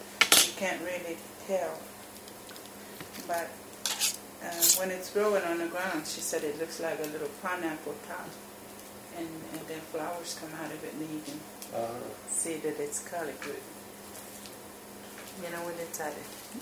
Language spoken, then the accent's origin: English; Miami, Florida, United States; born there; I was born in Miami.